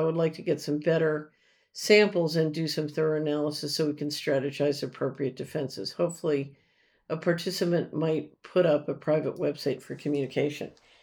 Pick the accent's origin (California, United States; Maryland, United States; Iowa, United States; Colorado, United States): California, United States; San Francisco; As a born and raised San Franciscan, I am deeply offended by the way my hometown has turned into a spear point of tyranny, 12 and up, no less.